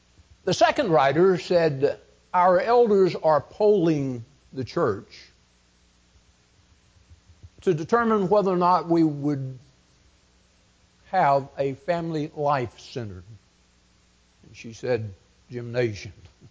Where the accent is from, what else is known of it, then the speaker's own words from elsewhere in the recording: Cordele, Georgia, United States; When I was growing up in Cordial, Georgia, I remember one preacher in particular that made this point.